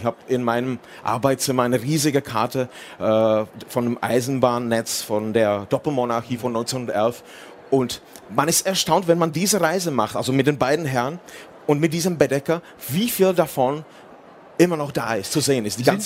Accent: Liberec Region, Czechia; German is a second language; Also Deutsch ist nicht meine Muttersprache. Ich bin Tscheche, aber trotzdem, ich komme aus dem Grenzgebiet, aus der Nähe von Liberec

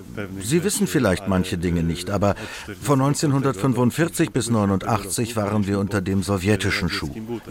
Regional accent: Poland; Warum haben sie uns in die EU gezogen? Stellen Sie sich die Frage als Pole. Um uns zu helfen? Uns hat niemand niemals geholfen.

